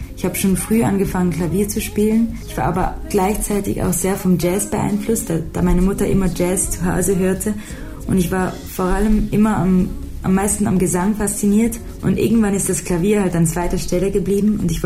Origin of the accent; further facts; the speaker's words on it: Switzerland; wir kommen aus der Schweiz.